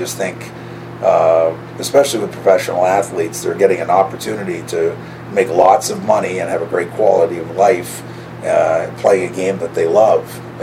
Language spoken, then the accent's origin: English; Canada; now in United States; in my case, a Canadian living in the United States